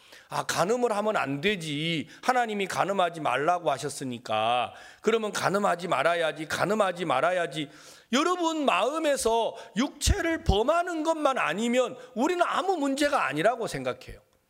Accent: Jeolla, South Korea; 저는 전라도 사람이에요.

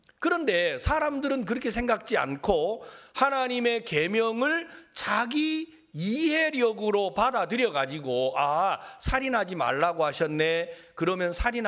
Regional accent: Jeolla, South Korea; 저는 전라도 사람이에요.

